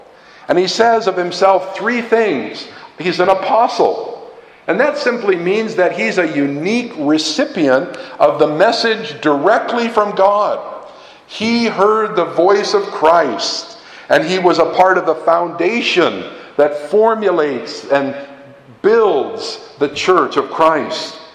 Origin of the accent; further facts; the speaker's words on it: United States; I'm an American.